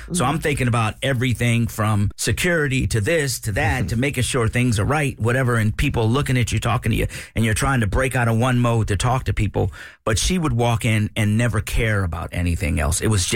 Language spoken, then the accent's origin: English; Florida, United States; Now, I grew up in South Florida. I'm the animal whisperer